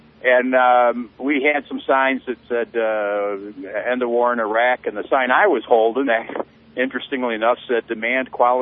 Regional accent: Toledo, Ohio, United States; I'm from Toledo, Ohio.

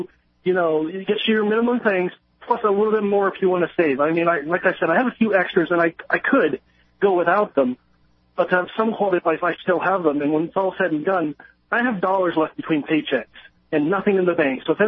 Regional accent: Burlington, Vermont, United States; I am from Burlington, and he was mayor here for, yeah, I want to say, 15, 20 years.

